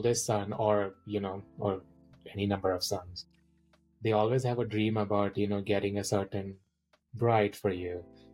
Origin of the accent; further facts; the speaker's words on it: India; I'm originally from India.